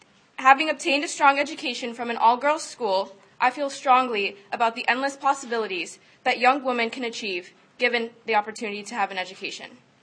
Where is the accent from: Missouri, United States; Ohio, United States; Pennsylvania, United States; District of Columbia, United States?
District of Columbia, United States; Washington; I'm a senior at Georgetown Visitation. I was born and raised in Washington, D.C. 20 years ago, both of my parents emigrated to the U.S. from Ethiopia.